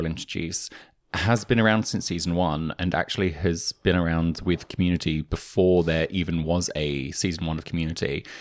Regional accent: London, United Kingdom; I was born and raised in London.

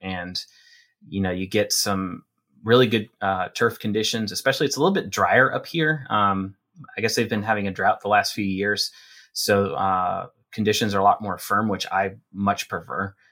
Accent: New Hampshire, United States; moved away as an adult; also born or lived in Virginia; So I born and raised in New Hampshire 21 years, then moved to Virginia.

